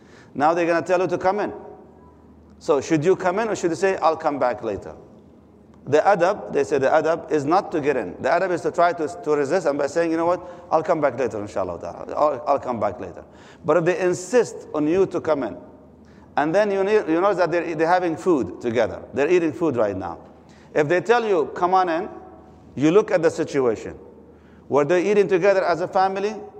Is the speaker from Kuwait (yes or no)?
yes; Kuwait; I grew up in Kuwait, and I've seen it